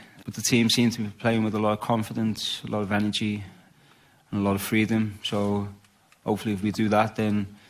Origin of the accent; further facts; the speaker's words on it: England, United Kingdom; I'm from England, I'm an England fan